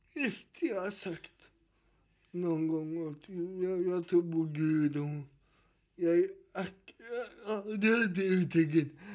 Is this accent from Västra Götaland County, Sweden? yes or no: yes; Gothenburg, Västra Götaland County, Sweden; När jag var liten och gick i Pingstkyrkan där jag är uppvuxen i Göteborg.